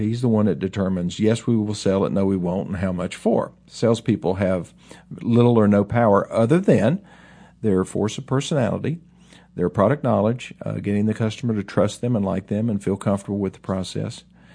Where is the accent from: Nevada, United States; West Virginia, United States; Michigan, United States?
West Virginia, United States; I'm a foreigner. I'm from West Virginia. So you can't get more foreign than that.